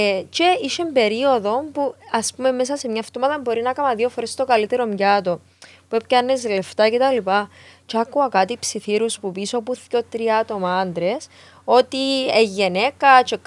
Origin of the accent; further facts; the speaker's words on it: Cyprus; accent: Cypriot; Οπότε ήμουν εαυτός μου, μίλουν και τα κυπριακά μου όπως ήθελα